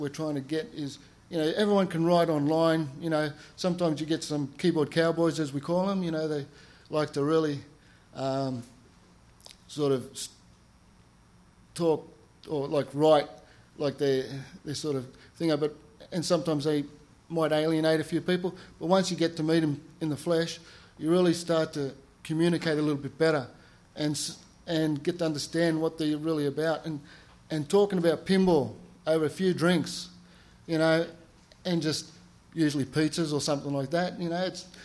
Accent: Sydney, New South Wales, Australia; I'm from Sydney, so that's the largest city in Australia. It's on the east coast.

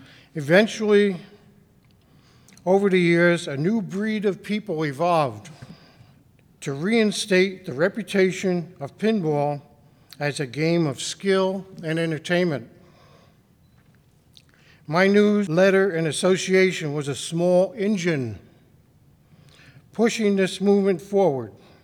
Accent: New Jersey, United States; I'm from New Jersey.

